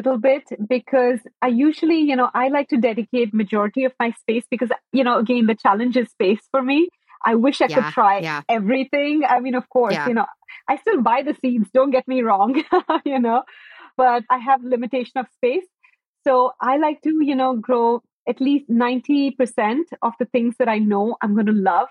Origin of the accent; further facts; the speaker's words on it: India; now in United States; Because my family is from India. And even though I was born in the US, I grew up for many years, my childhood years, I would say, I grew up in India.